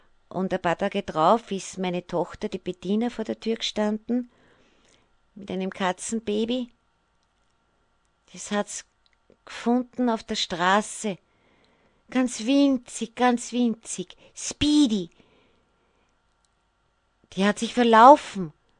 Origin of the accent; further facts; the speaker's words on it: Austria; wie das bei uns in Österreich heißt